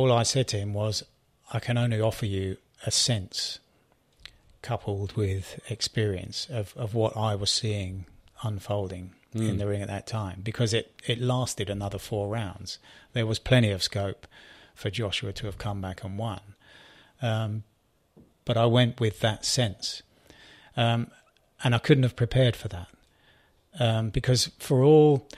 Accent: United Kingdom; I'm not one for we, even though I'm British.

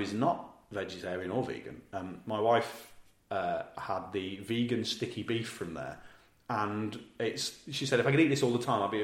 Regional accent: East Midlands, United Kingdom; accent: East Midlands; why don't I do a few takes in my actual accent?" And then you've got it for the East Midlands if you need it.

